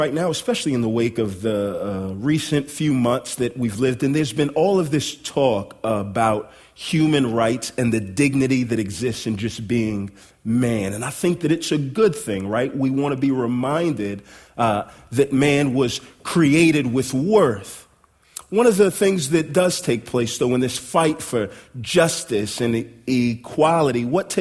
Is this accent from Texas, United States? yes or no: yes; Texas, United States; moved away as an adult; also born or lived in Denton; now in Atlanta, United States; I'm from Texas. My wife and I moved to Atlanta via Denton in 09.